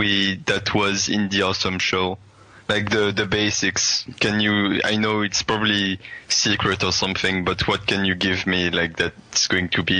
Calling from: Paris, Île-de-France, France; Paris, France.

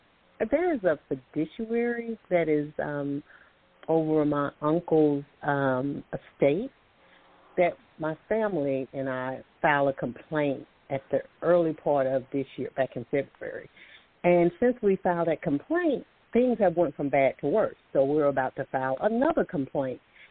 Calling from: Alabama, United States; Thank you both for taking my call. I'm calling from Alabama

